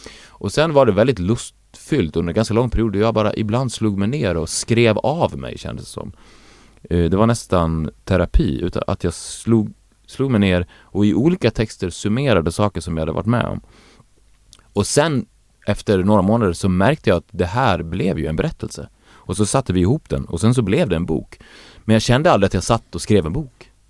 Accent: Borlänge, Dalarna County, Sweden; Alltså jag hade de här starka drömmarna när jag var liten i Borlänge, och det var en väldigt isolerad plats på 90-talet

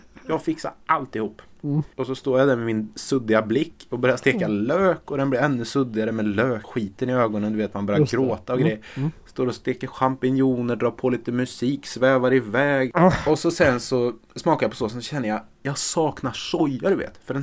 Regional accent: Värmland, Sweden; när jag var hemma i Värmland för en månad sen

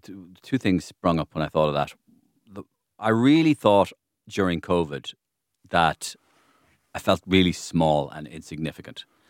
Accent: Ireland; The idea is that I grew up in Ireland hearing stories about people staying in their cars, in their car parks, in golf clubs

